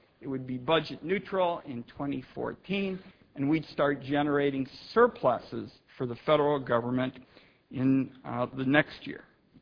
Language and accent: English; Oregon, United States; a presidential election would hinge on who won my home state of Oregon.